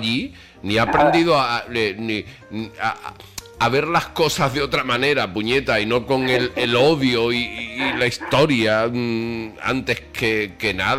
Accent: San Fernando, Andalusia, Spain; Porque esa relación la hemos tenido la gente de la isla, que nos hemos acostumbrado a querer a Chiclana porque hemos ido de pequeños.

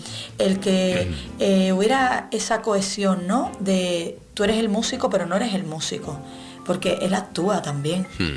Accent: San Fernando, Andalusia, Spain; porque aunque estrenemos en Sevilla, mi tierra es San Fernando.

